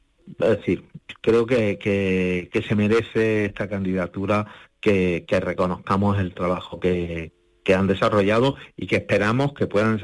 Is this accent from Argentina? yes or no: no; Cádiz, Andalusia, Spain; now in Granada, Spain; yo soy de Cádiz, pero vivo en Granada